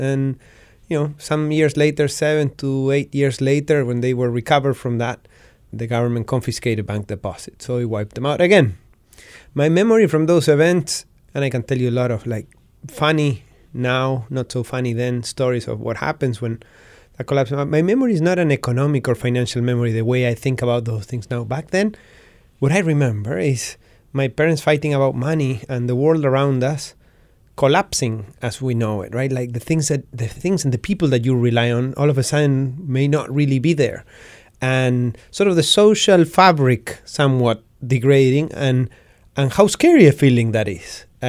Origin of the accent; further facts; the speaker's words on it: Patagonia, Argentina; You know, I sort of grew up knowing about Malman because I'm from Patagonia, and Francis Malman is a celebrity down here.